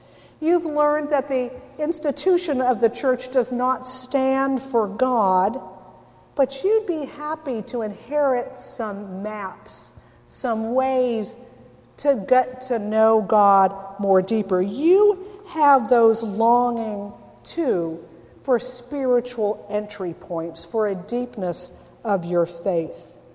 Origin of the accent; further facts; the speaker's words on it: California, United States; I've never been there before, even though I grew up in the Bay Area.